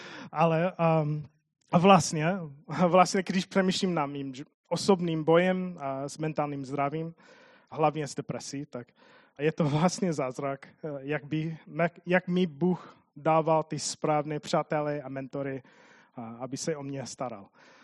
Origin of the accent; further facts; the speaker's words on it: United States; Czech is a second language; now in Czech Republic; nevím, asi většina z vás mě zná, ale já jsem Američan, tak občas mluvím divně